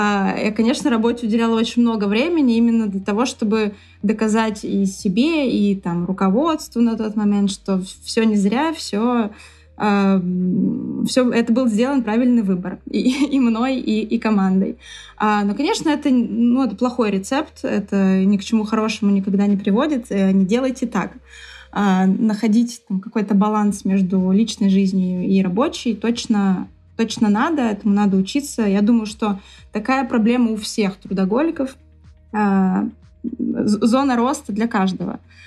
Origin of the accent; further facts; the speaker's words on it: Saint Petersburg, Russia; Ну, в конкретный момент в Москве, но в целом, да, я петербурженка